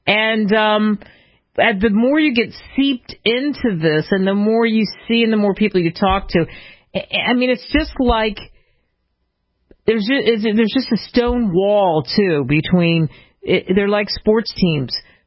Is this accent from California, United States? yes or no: no; Philadelphia, Pennsylvania, United States; I grew up in Philadelphia. I can't tell you how many times I've seen the Declaration of Independence